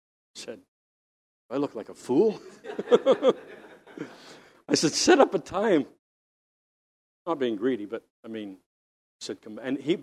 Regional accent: Canada; I'm a Canadian.

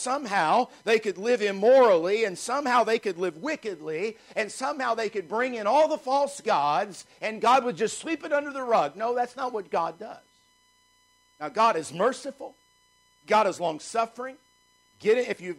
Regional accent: Michigan, United States; Now, where I grew up in Michigan in the country, we burnt everything that could be burned.

